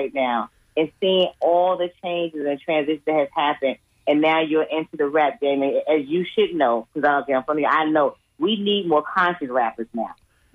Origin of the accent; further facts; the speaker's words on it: New York, United States; now in Tampa, United States; I'm from New York.